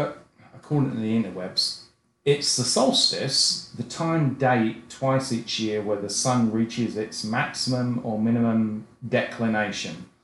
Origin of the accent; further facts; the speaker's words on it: England, United Kingdom; now in United States; growing up in England